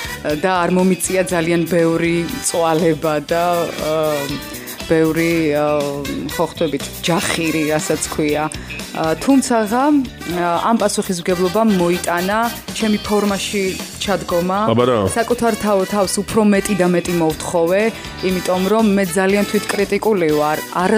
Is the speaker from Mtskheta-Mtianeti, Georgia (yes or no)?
yes; Gudamakari, Mtskheta-Mtianeti, Georgia; კი, ჩვენ გუდამაყრიდან ვართ და